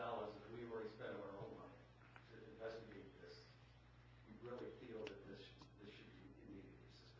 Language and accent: English; Palisades, New York, United States; from the Village of Palisades.